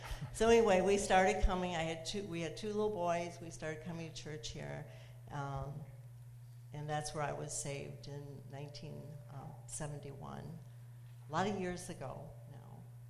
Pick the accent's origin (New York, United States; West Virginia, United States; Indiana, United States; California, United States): Indiana, United States; DeMont; also born or lived in Crown Point; I grew up in DeMont. I lived right where the Dairy Queen is right now. But I was not saved. I moved to Crown Point and was married. And in 1970, we moved back here to DeMont.